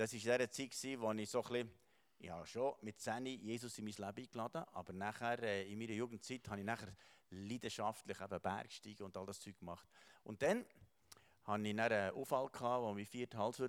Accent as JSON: {"language": "German", "region": "Bern", "country": "Switzerland", "tie": "born or raised there", "said": "wir sind sehr fröhliche Bauernfamilie. Ich bin im Simmental aufgewachsen, als Bergbauer."}